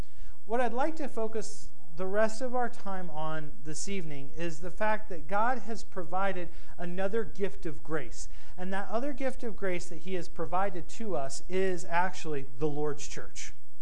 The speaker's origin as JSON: {"language": "English", "region": "Ohio", "country": "United States", "said": "I'm from Ohio, but I still have good taste."}